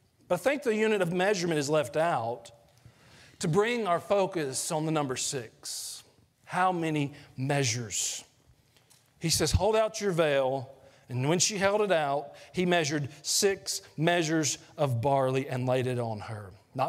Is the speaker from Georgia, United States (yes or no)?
yes; Georgia, United States; When I grew up in Georgia, I did landscaping when my wife and I first got married